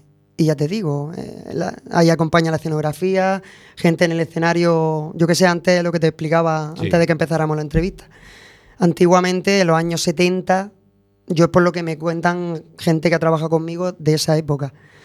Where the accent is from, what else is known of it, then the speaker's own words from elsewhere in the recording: Almería, Andalusia, Spain; Pues vengo desde Almería, de Andalucía